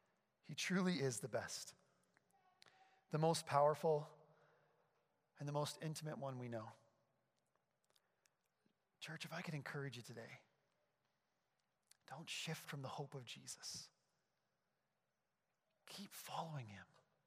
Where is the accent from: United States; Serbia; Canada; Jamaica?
Canada; New Brunswick; growing up in New Brunswick on the east side of Canada